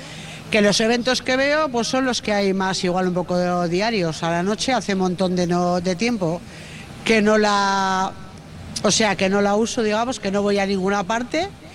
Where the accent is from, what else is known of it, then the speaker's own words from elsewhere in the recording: Barakaldo, Basque Country, Spain; Bueno, soy de, realmente no, trabajo en Bilbao, pero realmente ahora vimos esto y soy de Baracaldo, soy un poco de todo.